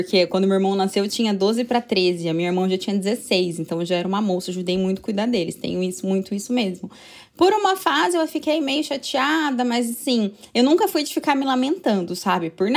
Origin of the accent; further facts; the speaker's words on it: Campinas, São Paulo, Brazil; Que eu sou de Campinas, São Paulo